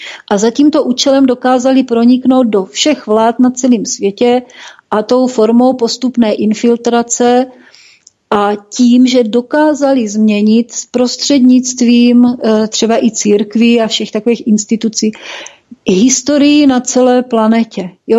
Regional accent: Moravia, Czechia; protože já jsem Čech, jsem Češka teda, vlastně Moravanka

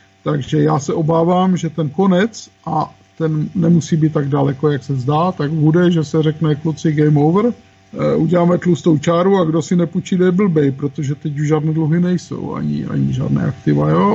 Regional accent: Ostrava, Moravian-Silesian Region, Czechia; U nás v Ostravě je to problém pro hoteliéry, problém pro restaurace

